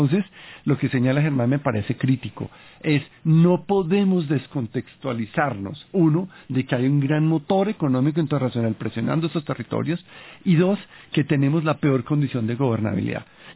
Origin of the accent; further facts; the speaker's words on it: Colombia; debemos como sociedad, como colombianos, decir, perdón, este es un tema que es irrenunciable